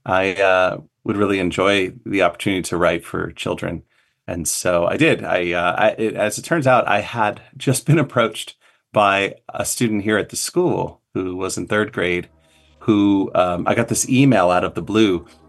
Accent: New Jersey, United States; now in Massachusetts, United States; Well, I did grow up in the Northeast, but I'm from, well, sort of the North. I guess I grew up in New Jersey. So I'm not from Connecticut or this, you know, I'm not from New England originally

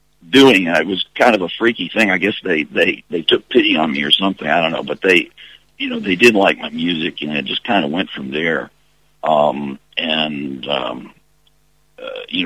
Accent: Birmingham, Alabama, United States; Well, of course, growing up in Birmingham, that was the first place and the closest place I could get to.

